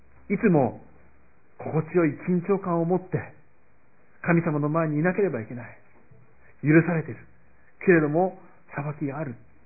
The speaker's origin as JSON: {"language": "Japanese", "region": "Aichi", "country": "Japan", "said": "私の実家のですね、愛知県の方は自動車学校を略して車高、車高、自動車学校に行くと車高、車高っていうふうに言うんですね。"}